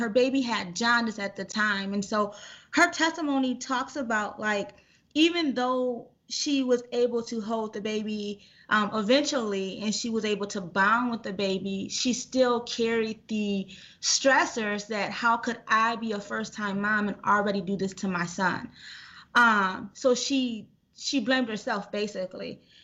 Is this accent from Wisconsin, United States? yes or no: yes; Racine, Wisconsin, United States; If I can just jump in … I am from the Racine community, and I represent the Racine community.